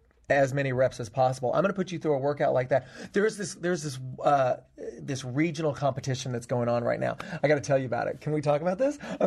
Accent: Tennessee, United States; I'm from Tennessee. I grew up on a farm in Tennessee.

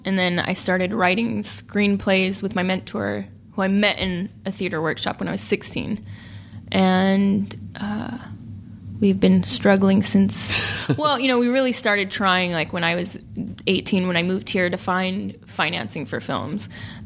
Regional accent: Sacramento, California, United States; I jumped around from high school to high school. I grew up in Sacramento.

